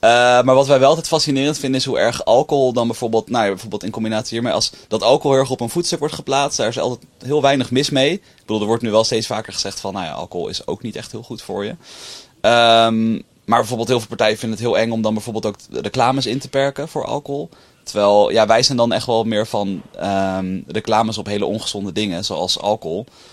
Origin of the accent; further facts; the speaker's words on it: Amsterdam, North Holland, Netherlands; Ja, ik kom uit Amsterdam.